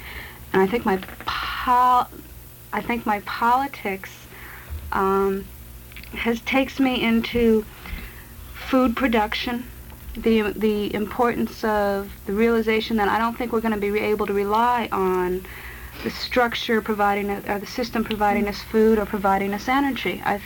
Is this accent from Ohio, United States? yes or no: yes; Ohio, United States; also born or lived in Saratoga Springs; now in Vermont, United States; having been in Saratoga Springs for four before that, going to school, and before that, growing up in Ohio